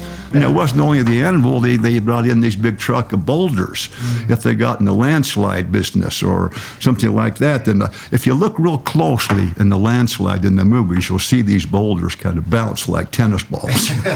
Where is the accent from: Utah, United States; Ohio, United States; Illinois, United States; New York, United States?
Utah, United States; Kanab; So when I was a kid growing up in Kanab, you see these big trucks coming in from Hollywood